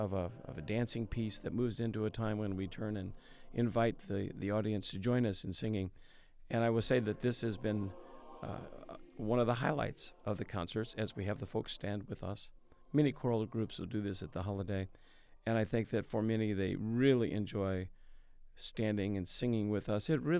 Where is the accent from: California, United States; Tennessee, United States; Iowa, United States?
Iowa, United States; Fort Dodge; I grew up in Iowa, actually from Fort Dodge, Iowa